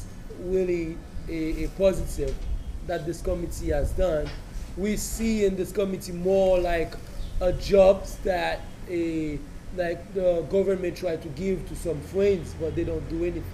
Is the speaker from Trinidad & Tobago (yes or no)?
no; Saint-Marc, Artibonite, Haiti; English is a second language; I'm from Saint Mark